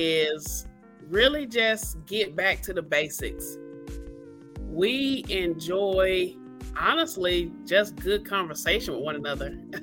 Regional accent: Kinston, North Carolina, United States; now in Goldsboro, United States; then you know that we are born and raised in Kinston, North Carolina, but we live in Goldsboro. So we have a lot of ties to Kinston

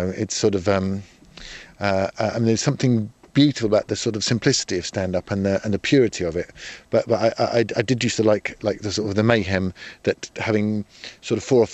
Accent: Codicote, East of England, United Kingdom; I grew up in a little village called Codicut, which is near Nebworth, where they have the pop festival.

